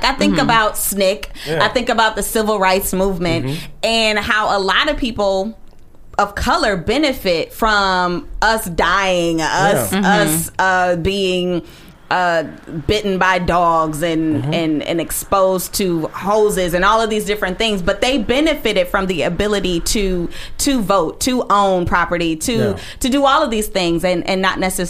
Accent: Midwest, United States

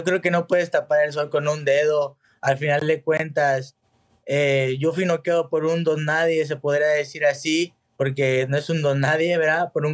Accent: Mexico; como buen mexicano

